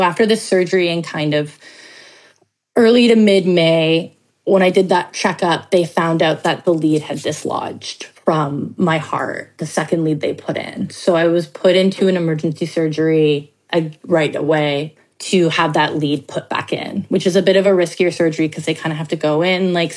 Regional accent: Toronto, Ontario, Canada; I grew up in Toronto.

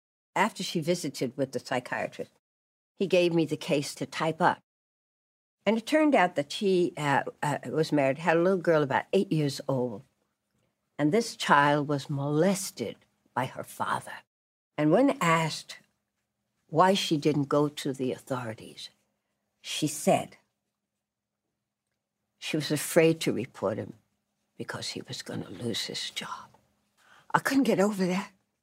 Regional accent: New York, United States; born there; I was born in New York. I think I was born in New York. I don't know, my mother isn't here anymore, so I can't ask her. But I was born in the United States, that I know.

